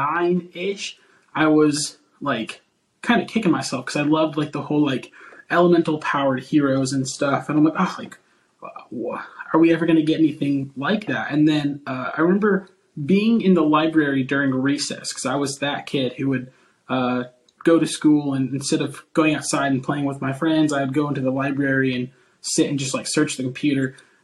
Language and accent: English; Oklahoma, United States; I'm a graphic designer from Oklahom